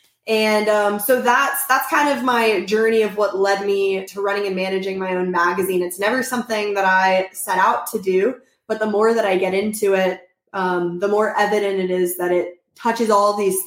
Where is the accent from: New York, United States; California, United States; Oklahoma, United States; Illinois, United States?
Oklahoma, United States; I'm from Oklahoma originally, and I knew her from like 15 years ago in Oklahoma.